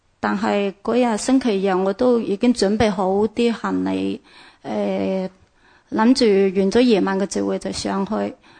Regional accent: Wuhan, Hubei, China; 我嘅家乡就系湖北武汉嗰度嘅。

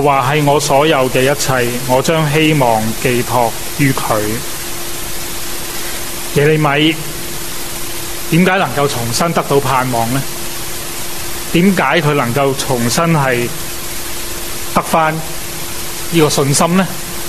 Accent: China; 铜墙铁壁，我们中国人说、是不能够击败的

